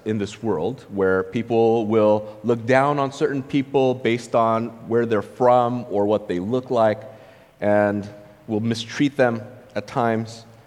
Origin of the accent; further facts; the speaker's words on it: United States; They don't know what it's like to be a minority person growing up in America.